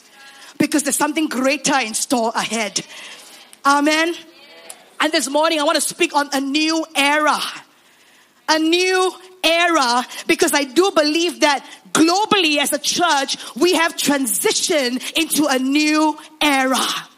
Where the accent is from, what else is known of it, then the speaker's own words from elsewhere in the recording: Singapore; now in Malaysia; I've lived in Sarawak for the last 11 years of my life. And so I am more Sarawakian than I'm Singaporean, really.